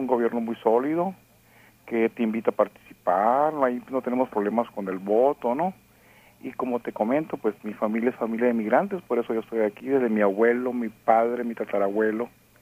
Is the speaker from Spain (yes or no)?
no; Ciudad Obregón, Sonora, Mexico; now in California, United States; Yo soy del estado de Sonora.